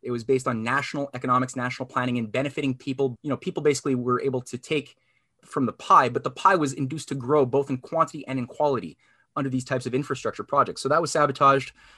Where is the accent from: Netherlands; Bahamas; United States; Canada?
Canada; You know, I'm Canadian.